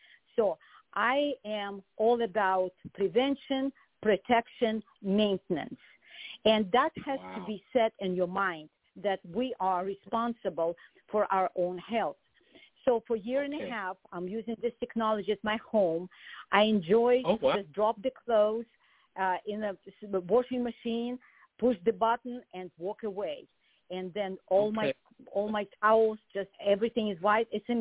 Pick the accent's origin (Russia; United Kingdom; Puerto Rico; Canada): Russia; English is a second language; now in United States; I have a very health-oriented mind because I grew up in Russia.